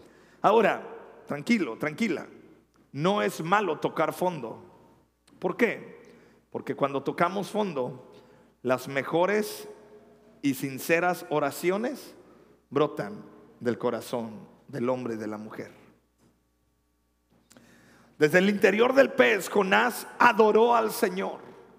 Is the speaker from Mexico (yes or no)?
yes; Guerrero, Mexico; somos guerrerenses y somos mexicanos